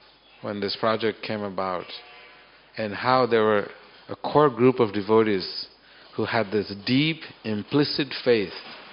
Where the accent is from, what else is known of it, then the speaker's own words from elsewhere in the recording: Mayapur, West Bengal, India; I grew up in Mayapur. You know, Mayapur is a very complex place and very diverse psychologically, intellectually, geographically